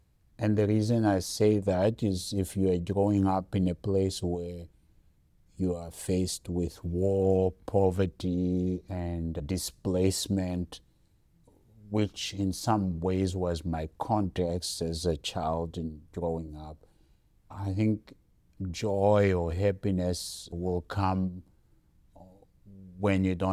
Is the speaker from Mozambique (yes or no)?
yes; Mozambique; I was born in Mozambique, grew up in a pastoral home. Both my parents were pastors